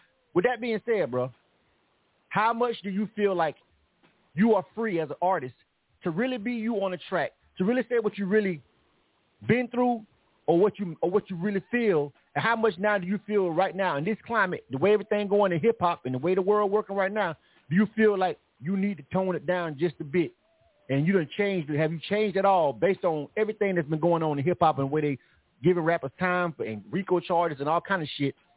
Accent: Panama City, Florida, United States; He's from Glenwood. I'm from Glenwood. He's from Mid Harbor. You know what I'm saying? But it's Panama City, right?

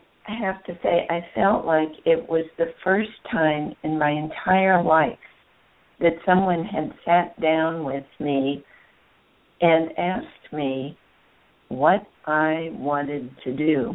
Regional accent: East Coast, United States; also born or lived in California / Asia; I'm originally from the East Coast. I went to college in California. I got married, went back to the East Coast, came back to California, and then I moved to Asia for 5.5 years.

